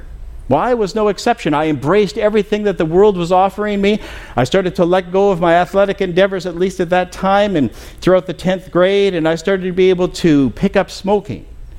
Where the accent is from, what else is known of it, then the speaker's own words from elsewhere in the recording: Kelowna, British Columbia, Canada; And so my hometown is in Kelowna, B.C., again, just pretty well straight north from here.